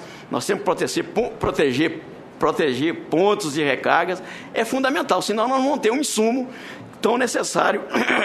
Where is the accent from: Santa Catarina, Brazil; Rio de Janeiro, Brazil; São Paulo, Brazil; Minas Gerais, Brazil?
Minas Gerais, Brazil; Viçosa; eu também sou de Minas, sou de Viçosa, Minas também, né?